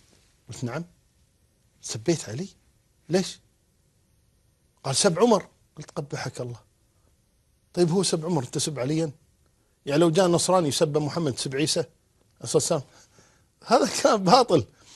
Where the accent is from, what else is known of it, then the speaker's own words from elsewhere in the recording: Kuwait; وعندنا في الكويت نقول نشرق باسمه